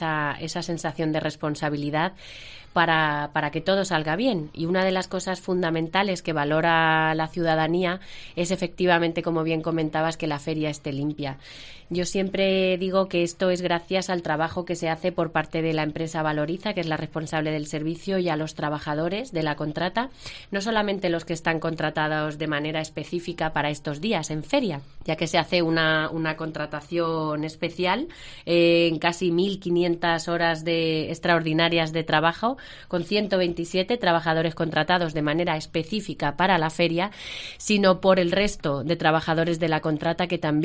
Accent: Albacete, Castilla-La Mancha, Spain; como buena albaceteña que soy, soy muy ferianta

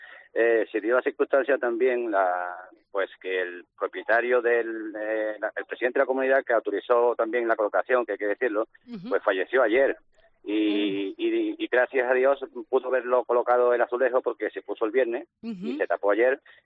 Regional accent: Seville, Andalusia, Spain; soy un sevillano de los que miran para arriba cuando van andando por las calles

